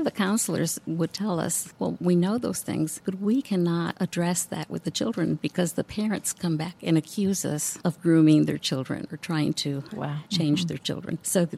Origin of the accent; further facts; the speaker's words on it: El Paso, Texas, United States; now in Houston, United States; I am from El Paso, Texas.